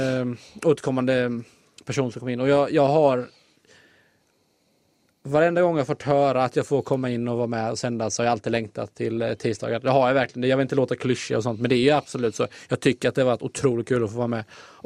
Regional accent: Bollebygd, Västra Götaland County, Sweden; Jag är från Bollebygd.

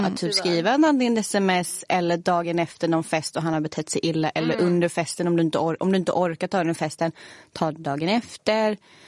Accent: Småland, Sweden; Jag är en snål smålänning, helt och hållet.

